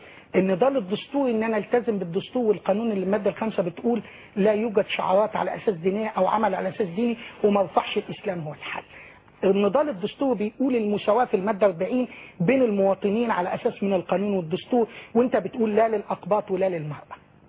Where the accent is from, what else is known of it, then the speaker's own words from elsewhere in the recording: Egypt; إذا كان هناك من تدعمهم عندنا في مصر